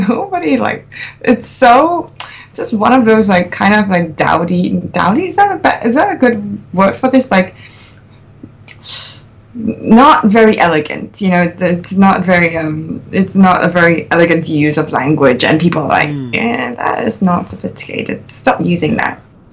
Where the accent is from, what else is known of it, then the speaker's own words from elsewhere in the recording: Singapore; Like, I come from Singapore, so we do bastardize English a lot to suit our vocalizations